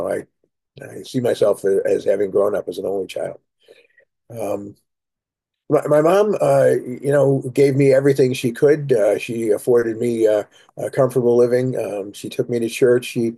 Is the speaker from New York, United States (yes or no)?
yes; Buffalo, New York, United States; I grew up in Western New York. Suburbs of Buffalo, New York.